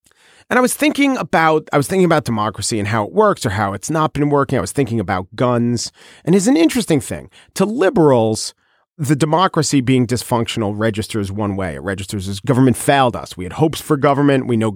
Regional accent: New York City, New York, United States; Would I, as a New Yorker, really feel the safety of my city, which is true, and it is progress.

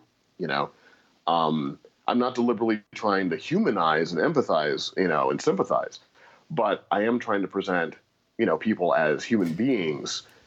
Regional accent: St. Louis, Missouri, United States; And I had a friend that I grew up with in St. Louis who I hadn't connected with for a long time. And when I returned to St. Louis, he'd become a skinhead.

